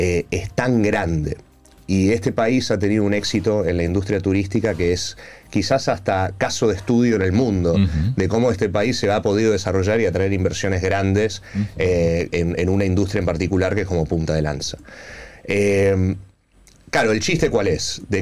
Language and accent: Spanish; Argentina; yo soy argentino, o sea, no soy un suizo